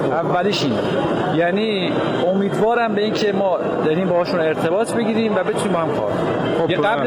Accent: Iran; ما فعالیت برقی، انرژی، نیروگاه خورشیدی از ایران اومدیم.

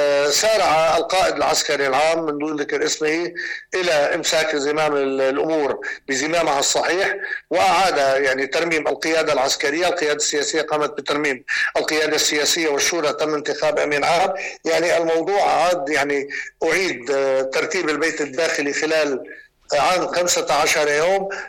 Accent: Lebanon; كما بيقولوا عندنا بلبنان

